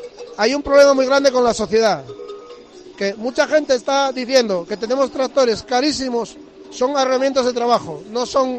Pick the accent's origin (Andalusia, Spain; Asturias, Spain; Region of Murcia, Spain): Asturias, Spain; Llanera; De Llanera.